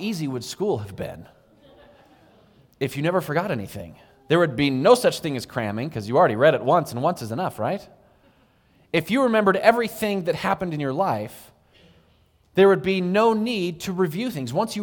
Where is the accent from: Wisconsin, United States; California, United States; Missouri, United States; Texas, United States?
California, United States; San Diego; so I grew up in San Diego, where if you don't speak English, you better learn a little bit of Spanish.